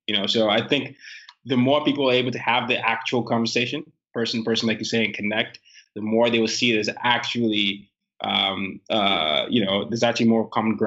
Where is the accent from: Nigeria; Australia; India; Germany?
Nigeria; now in United States; I'm a Nigerian, and a lot of times when you don't see your stories